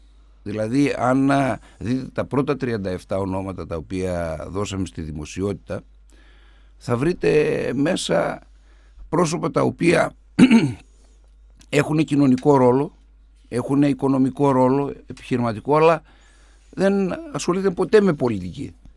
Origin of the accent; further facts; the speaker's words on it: Thessaloniki, Central Macedonia, Greece; Όλη μου η διαδρομή είναι η Θεσσαλονίκη. Γεννήθηκα, μεγάλωσα, τέταρτο γυμνάσιο στα Λεμονάδικα, οδό Συγκρού. Και Πανεπιστήμιο του Πολυτεχνείου Θεσσαλονίκης